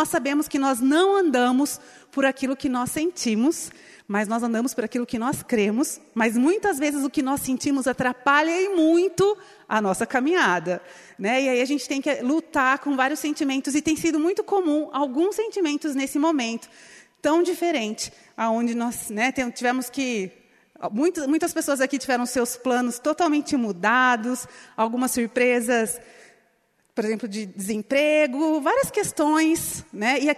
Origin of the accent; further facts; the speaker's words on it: São Paulo, Brazil; moved away; also born or lived in Guarapuava; Eu sou do interior de São Paulo. E a gente ia para umas regiões, assim, tipo, de umas montanhas.